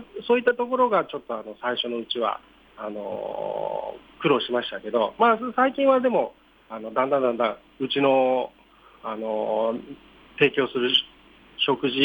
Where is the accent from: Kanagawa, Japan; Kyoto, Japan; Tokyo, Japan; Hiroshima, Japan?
Hiroshima, Japan; Mihara; 広島の三原っていうところ、広島空港があるところの三原市出身です。